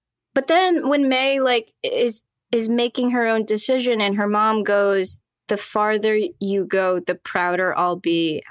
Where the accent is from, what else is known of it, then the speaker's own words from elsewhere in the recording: Toronto, Ontario, Canada; I am those things from Toronto